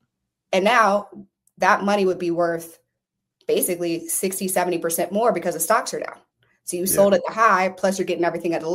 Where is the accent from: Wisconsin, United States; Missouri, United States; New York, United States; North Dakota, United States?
Missouri, United States; St. Louis; I'm from St. Louis originally